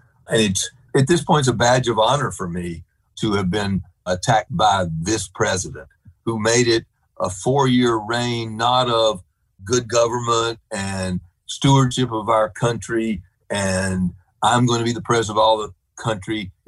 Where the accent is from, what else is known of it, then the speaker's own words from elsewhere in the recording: North Carolina, United States; I grew up in North Carolina. I was fortunate to be raised by lovely people, my mom and dad.